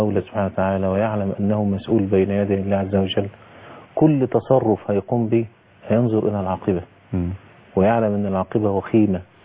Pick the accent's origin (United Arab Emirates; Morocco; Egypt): Egypt; يعني الزوج ده احنا عندنا في مصر رئيس وزراء واحد.